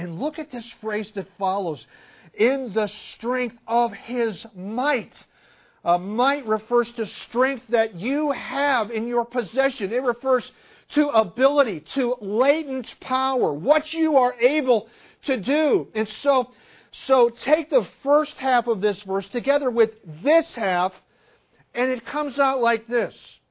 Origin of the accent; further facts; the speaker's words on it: Illinois, United States; now in Canton, United States; We don't see many trains around Canton, but when I grew up outside of Chicago, they were frequent occurrences.